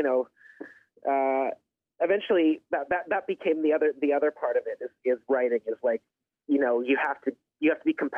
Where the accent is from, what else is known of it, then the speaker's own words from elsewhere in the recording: Toronto, Ontario, Canada; also born or lived in Pine Ridge, South Dakota / Los Angeles / Vermont; I was born in Pine Ridge, South Dakota, but I'm the son of a movie star, and she moved us around from L.A. to Vermont and finally to Toronto.